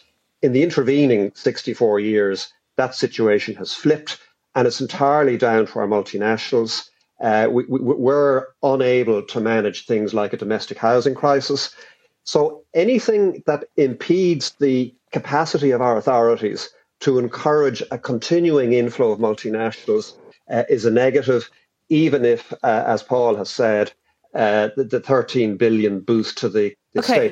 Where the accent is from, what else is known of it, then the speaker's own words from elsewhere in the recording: Northern Ireland, United Kingdom; now in Ireland; I grew up in Northern Ireland in the 1960s.